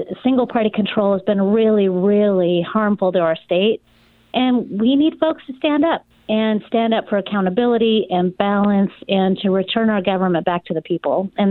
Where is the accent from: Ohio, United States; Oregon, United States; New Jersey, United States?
Oregon, United States; Klamath Falls; I am a lifelong Oregonian. I'm a small town girl. I'm originally from Klamath Falls.